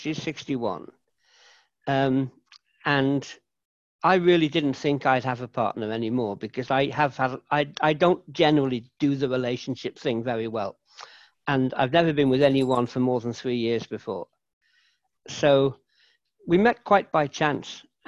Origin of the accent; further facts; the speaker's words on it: North West England, United Kingdom; now in Barrow, United Kingdom; I now live here, which is in Cumbria, South Cumbria. I'm from Merseyside, but we live in South Cumbria, in Barrow, near the lakes.